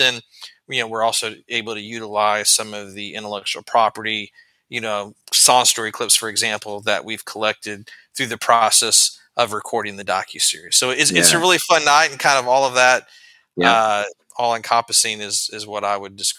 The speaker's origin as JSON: {"language": "English", "region": "Indiana", "country": "United States", "lives_now": "Middle Tennessee, United States", "said": "Yeah, my wife and I, we are based in the Middle Tennessee area, so real close to Nashville."}